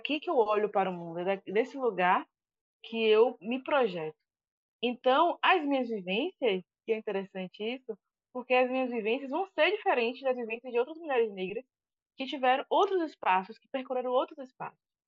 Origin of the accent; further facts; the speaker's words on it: Santo Amaro, Bahia, Brazil; Eu sou de Santo Amaro, uma cidade do Recôncavo da Bahia